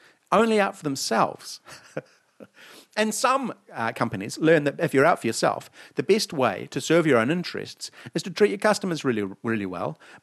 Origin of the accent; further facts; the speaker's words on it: New Zealand; born there; accent: New Zealand; I don't have an accent because I was born in New Zealand, and so was my father, grandfather, and great grandfather.